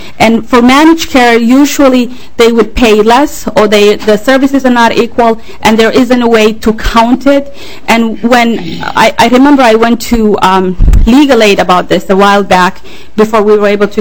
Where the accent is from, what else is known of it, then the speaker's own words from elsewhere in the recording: Somalia; now in United States; I'm originally from Somalia